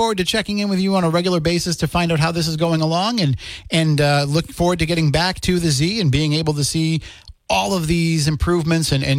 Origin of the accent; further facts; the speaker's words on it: New Bedford, Massachusetts, United States; And I'm like, well, I'm from the New Bedford area.